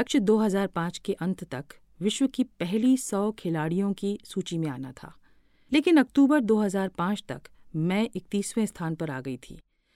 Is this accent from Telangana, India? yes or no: yes; Hyderabad, Telangana, India; also born or lived in Mumbai; मेरा जन्म तो 15 नवंबर 1986 को मुंबई में हुआ था, लेकिन बचपन से ही हम हैदराबाद में रहे